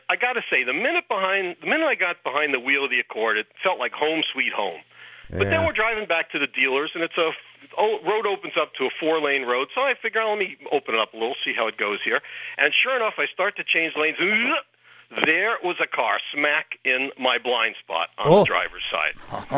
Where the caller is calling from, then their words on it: Takoma Park, Maryland, United States; I'm calling from Tacoma Park, Maryland.